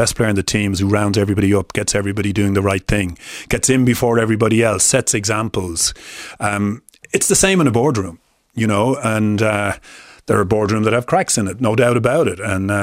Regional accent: Dublin, Leinster, Ireland; now in Tipperary, Ireland; and I grew up with them in Crumlin in Dublin, but in Parrystown.

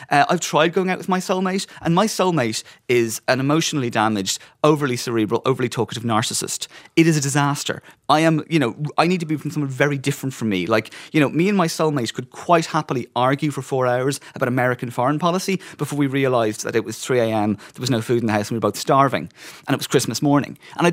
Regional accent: Dublin, Leinster, Ireland; I go, I'm from Dublin. And they go, well, you don't sound like you're from Dublin.

